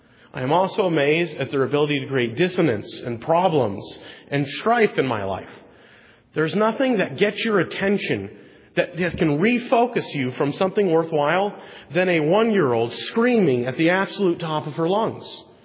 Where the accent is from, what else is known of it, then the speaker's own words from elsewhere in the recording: Oregon, United States; As a boy growing up, I grew up in Oregon, and I was taught by my dad to watch college football.